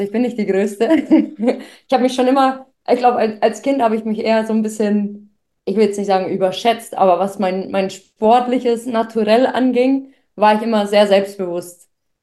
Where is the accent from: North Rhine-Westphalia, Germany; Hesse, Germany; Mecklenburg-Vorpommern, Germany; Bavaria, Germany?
Bavaria, Germany; Fürth; Ja, ich würde sagen, Fürth ist jetzt nicht so groß, wo ich herkomme.